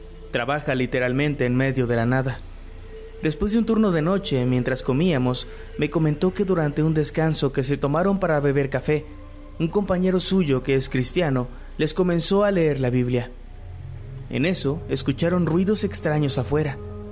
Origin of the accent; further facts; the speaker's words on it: Guadalajara, Jalisco, Mexico; Yo soy de Guadalajara, Jalisco, y hace 30 años trabajé de obrero eventual en dicha fábrica.